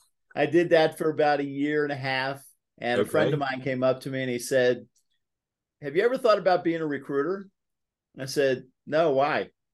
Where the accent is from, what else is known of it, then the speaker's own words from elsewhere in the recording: United States; Well, Joe, I grew up a mile outside of Washington, D.C.